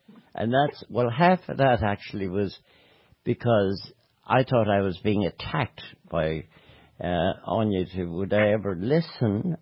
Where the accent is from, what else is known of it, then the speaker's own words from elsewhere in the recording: Connacht, Ireland; You know, I am from Mayo, and it takes us, you know, we take our time